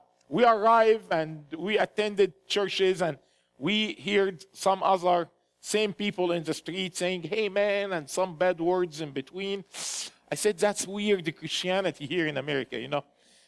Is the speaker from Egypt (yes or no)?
yes; Egypt; I said, "I'm from Egypt."